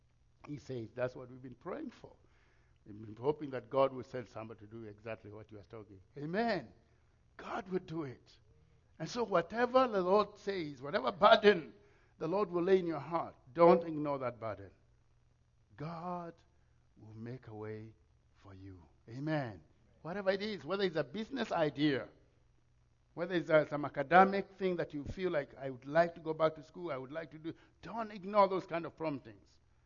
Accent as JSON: {"language": "English", "country": "Kenya", "said": "I didn't even know they existed. And I'm from Kenya."}